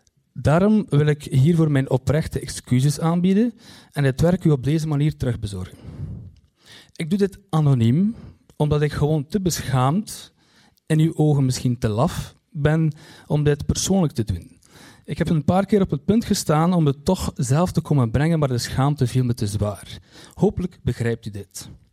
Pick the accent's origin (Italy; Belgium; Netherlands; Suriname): Belgium; Kortrijk, West Flanders; Want ik kom uit Kortrijk en Kortrijk is zo groot.